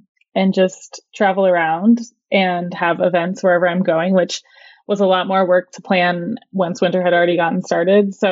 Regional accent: Olympia, Washington, United States; I grew up in Olympia, so the closest mountain is like 2 to 3 hours away with traffic.

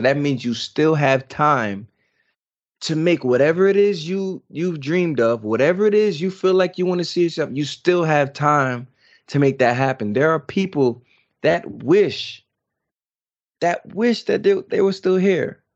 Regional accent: New York, United States; I'm very thankful that I'm from New York. I don't live there anymore, but every time I go back, I'm reminded I'm in New York

